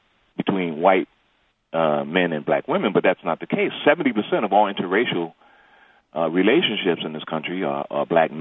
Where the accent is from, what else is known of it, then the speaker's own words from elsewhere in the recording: New York, United States; accent: New York; now in Chicago, United States; Yes, I have. I'm from New York originally.